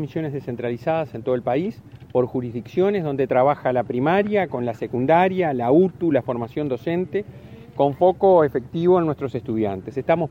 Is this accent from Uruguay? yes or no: yes; Uruguay; saber que tenemos que sentirnos orgullosos como uruguayos